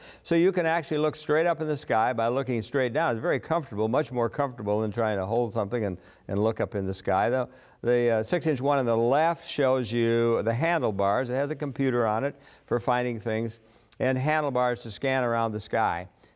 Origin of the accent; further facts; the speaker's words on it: Colorado, United States; I'm from Colorado.